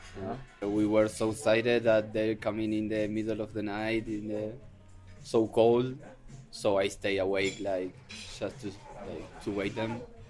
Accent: Uruguay; I'm from Uruguay, South America.

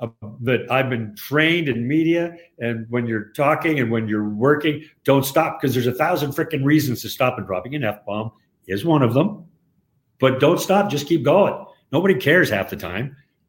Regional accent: British Columbia, Canada; born there; I was born in Canada.

